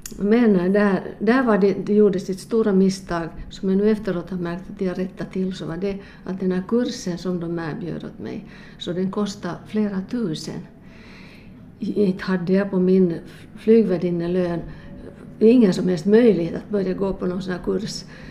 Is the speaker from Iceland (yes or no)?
no; Vaasa, Ostrobothnia, Finland; för jag är hemma från Vasa